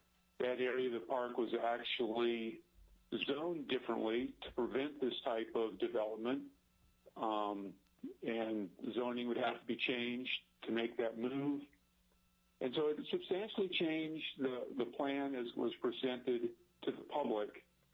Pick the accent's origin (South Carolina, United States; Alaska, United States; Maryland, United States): Alaska, United States; Talkeetna; I'm from Talkeetna, Alaska.